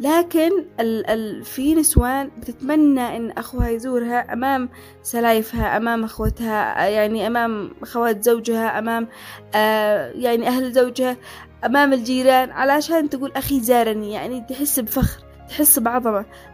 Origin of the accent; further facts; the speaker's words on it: Yemen; ما بيحصل له عندنا في اليمن